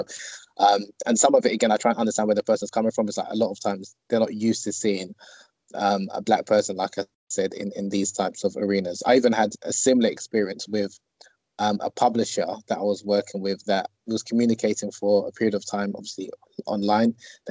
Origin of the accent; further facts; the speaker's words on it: United Kingdom; also born or lived in Egypt; So originally I'm from Nigeria. Obviously born and bred in the UK. After I graduated from university, I lived in and studied in Egypt for 3.5 years.